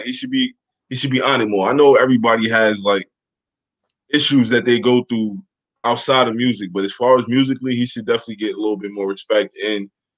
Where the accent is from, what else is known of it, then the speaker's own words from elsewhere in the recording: New York, United States; I'm from New York, so that's a big part of – that shaped a lot of my influences.